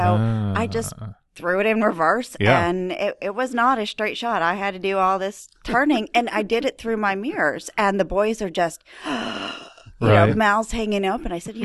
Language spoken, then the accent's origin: English; Roswell, United States; I'm from Roswell, so it was probably a little more rural back then. We used to have cows.